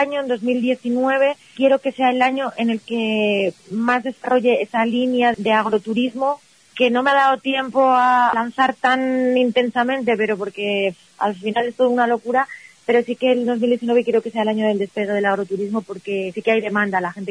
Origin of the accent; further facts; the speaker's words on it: Almendra del Pan, Castile and León, Spain; siempre he estado muy ligada a mi pueblo, antes Almendra del Pan no era conocido o la gente no conoce a los pueblos muy pequeñitos